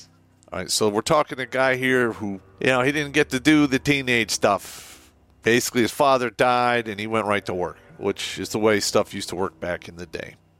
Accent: Boston, Massachusetts, United States; I was born in Boston, Massachusetts in 1950 and grew up poor, which got a lot worse when my father died at 16.

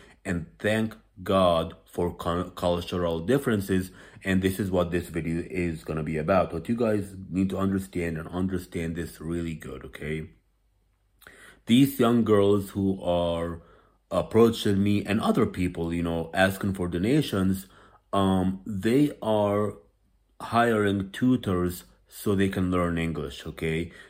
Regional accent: Los Angeles, California, United States; I'm from Los Angeles.

